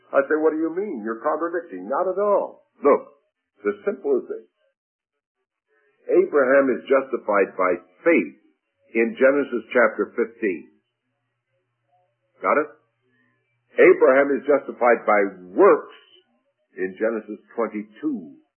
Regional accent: Missouri, United States; I'm from Missouri. You've got to prove it to me.

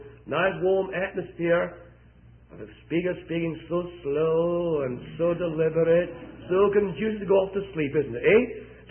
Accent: Scotland, United Kingdom; I ought to try and, being a Scotsman, try and save my breath a bit more.

